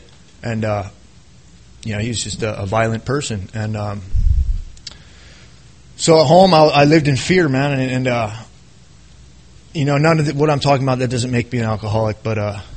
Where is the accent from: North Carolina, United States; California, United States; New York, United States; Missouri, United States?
North Carolina, United States; born there; I was born in North Carolina. All my family are from the South.